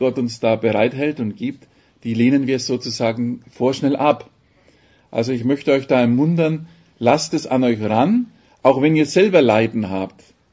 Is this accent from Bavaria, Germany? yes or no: yes; Bavaria, Germany; ich bin immer ganz geradeaus, ich bin ein Franke, gell?